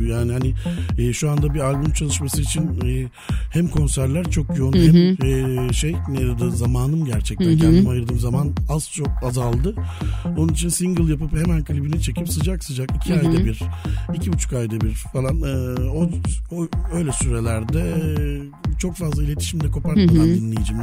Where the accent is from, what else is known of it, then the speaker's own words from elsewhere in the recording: Beşiktaş, Istanbul, Turkey; also born or lived in Kadıköy; Çünkü ben Beşiktaş'ta büyüdüm. Kadıköy'de gençliğim ve işte şu ana kadar da Kadıköy'de yaşadım. Hep mahalle ortamında yaşadım.